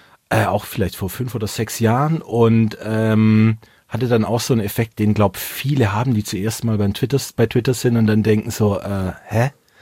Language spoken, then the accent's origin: German; Baden-Württemberg, Germany; als Schwabe natürlich